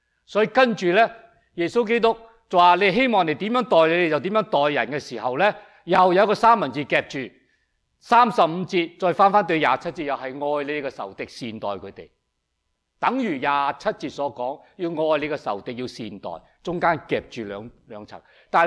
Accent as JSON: {"language": "Cantonese", "country": "China", "said": "中国人呢，我哋中国人呢，不怕吃苦，最怕吃亏。"}